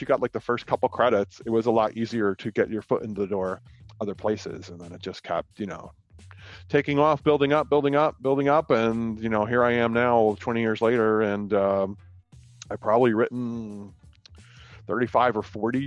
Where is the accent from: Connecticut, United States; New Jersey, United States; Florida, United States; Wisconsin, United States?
New Jersey, United States; I'm from New Jersey.